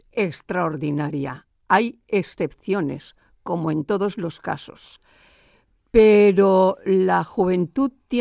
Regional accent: Monóvar, Valencian Community, Spain; born there; porque yo soy nacida en Monóvar

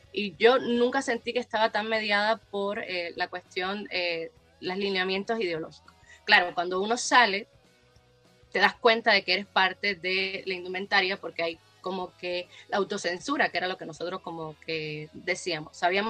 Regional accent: Pinar del Río, Cuba; en la prensa impresa de Pinar del Río, que es de donde yo soy natal.

